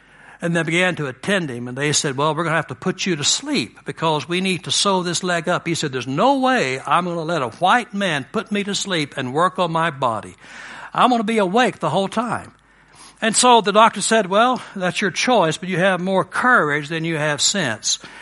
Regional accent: Dallas, Texas, United States; I'm a Dallasite. I'm from Dallas. Dallas is sort of in the South, but not really of the South.

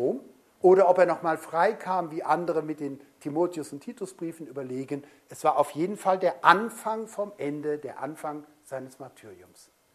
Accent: Rhineland, Germany; als Rheinländer

